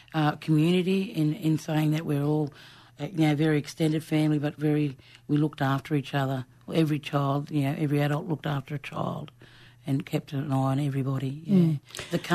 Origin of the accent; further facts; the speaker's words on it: Dirranbandi, Queensland, Australia; But I think when we grew up in Dirranbandi, because we were always on properties, the eldest ones were all able to go to boarding schools.